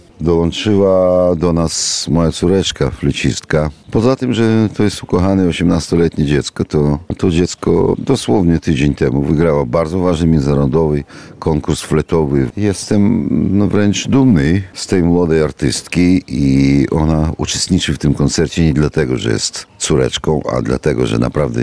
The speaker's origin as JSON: {"language": "Polish", "region": "Kyiv", "country": "Ukraine", "tie": "born or raised there", "said": "Ja pochodzę z Kijowa sam, ja urodziłem się w Kijowie."}